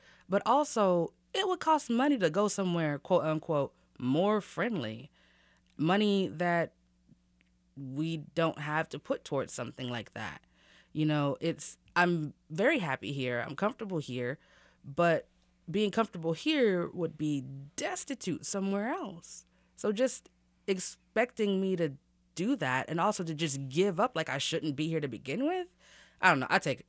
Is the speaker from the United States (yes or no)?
yes; Midwest, United States; So I am a black person, but I'm also a Midwesterner, and I take pride in both things.